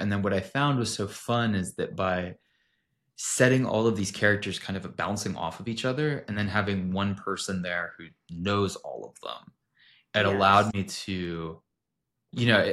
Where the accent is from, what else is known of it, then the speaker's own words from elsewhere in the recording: Waco, Texas, United States; I was in my hometown, which is a small, smallish city called Waco. It's like in the middle of Texas, like the heart of Texas.